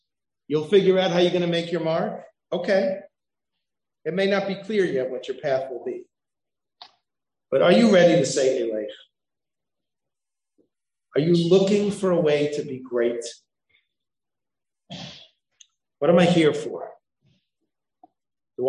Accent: Fair Lawn, New Jersey, United States; Because I grew up in Fairlawn

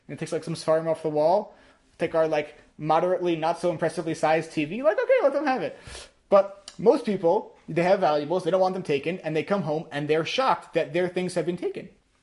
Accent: Livingston, New Jersey, United States; I grew up in Livingston, New Jersey, in suburban Torah.

